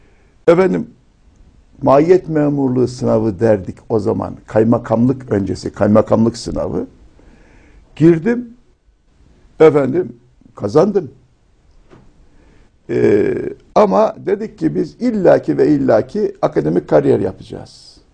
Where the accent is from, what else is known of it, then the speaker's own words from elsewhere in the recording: Istanbul, Turkey; Biz İstanbul'da büyüdük.